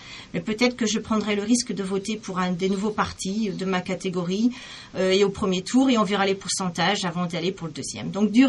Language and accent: French; France; Je suis française avant tout et je le resterai à vie.